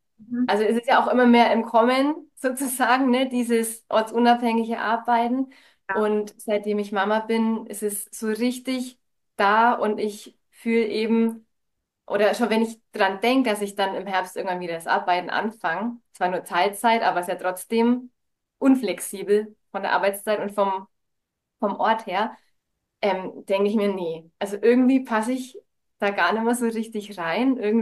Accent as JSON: {"language": "German", "region": "Bavaria", "country": "Germany", "said": "wir kommen aus Oberfranken, also in Bayern ganz oben sozusagen."}